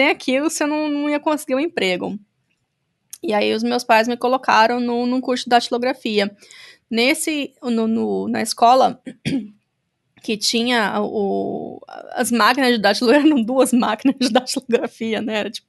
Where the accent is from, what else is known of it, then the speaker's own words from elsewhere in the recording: Espírito Santo, Brazil; Não, eu sou do Espírito Santo, sou do interior do Espírito Santo.